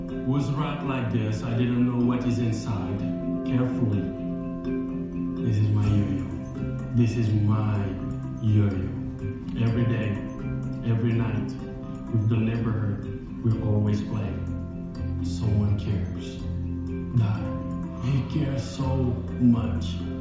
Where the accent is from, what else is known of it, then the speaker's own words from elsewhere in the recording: Senegal; I'm from Senegal. 95% of people where I grew up are not Christian.